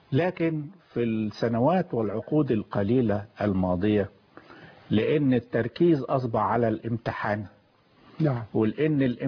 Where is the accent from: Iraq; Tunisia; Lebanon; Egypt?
Egypt; وطريقة الإجابة بتسير عندنا في مصر بحيث تخلي الطالب إذن لا يفكر في الذهاب إلى المدرسة